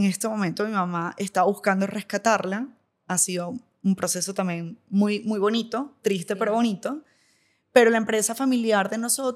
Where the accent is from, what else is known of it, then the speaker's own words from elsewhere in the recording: Venezuela; also born or lived in Maracaibo; Soy de 4 partes. Viví en Venezuela 27 años. Nunca emigré